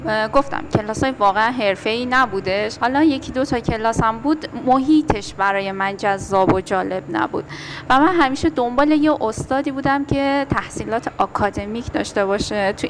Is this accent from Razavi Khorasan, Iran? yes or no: yes; Mashhad, Razavi Khorasan, Iran; born there; من کلا متولد مشهدم، همه خواهر برادرای من متولد مشهدن. من پدر مادرم وقتی که سن نوجوانی بودن از افغانستان مهاجرت کردن اومدن ایران، حتی تو ایران ازدواج کردن و بعد ما همه متولد مشهد.